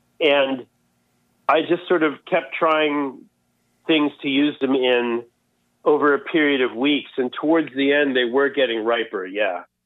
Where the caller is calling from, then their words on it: Great Barrington, Massachusetts, United States; I am calling from Great Barrington, Massachusetts, Western Mass.